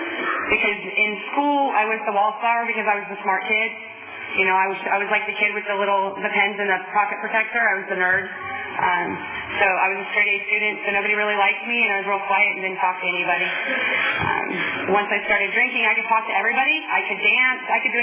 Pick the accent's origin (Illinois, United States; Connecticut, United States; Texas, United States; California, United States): California, United States; San Diego; now in Hanford, United States; I'm an alcoholic. I live in Hanford. I am not from Hanford. I'm from San Diego.